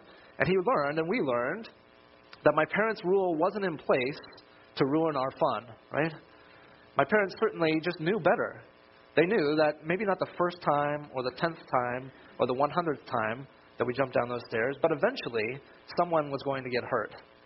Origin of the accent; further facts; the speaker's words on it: Colorado, United States; moved away as an adult; now in California, United States; I grew up in Colorado, but then came out here to California to go to the Master's College, and then went up to seminary for 7 years.